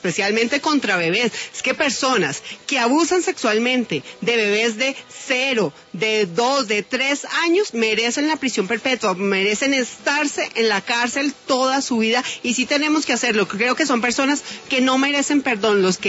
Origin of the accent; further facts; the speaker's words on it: Colombia; somos los colombianos los que vamos a salir a votar